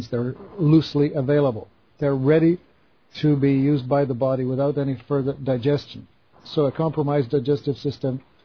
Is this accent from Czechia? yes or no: yes; Czechia; I'm a Czech. I was born in Czechoslovakia. I grew up in Central Europe, behind the Iron Curtain, in the communist country, in a police state.